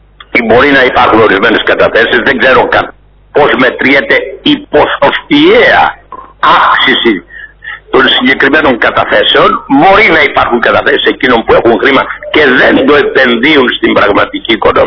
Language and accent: Greek; Greece; Εμείς σαν Έλληνες, ας πάψουμε τα κουτσομπολιά